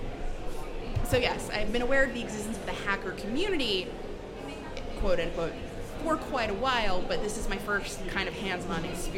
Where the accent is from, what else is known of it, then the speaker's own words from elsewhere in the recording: Omaha, Nebraska, United States; moved away as an adult; now in New York, United States; I'm 35 years old. I am a Midwesterner at heart and by birth and by everything, really. I grew up in Omaha, Nebraska, and have been living in New York for about the last 7 years.